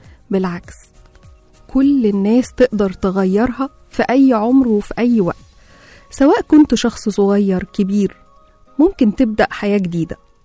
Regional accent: Cairo, Cairo Governorate, Egypt; من القاهرة

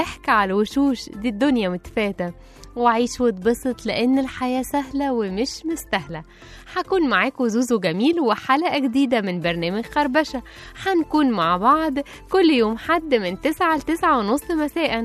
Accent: Egypt; إحنا كمصريين نفخر بأن إحنا اللاعب محمد صلاح وصل بهذه المكانة، وهو مثل مشرف طبعا لمصر

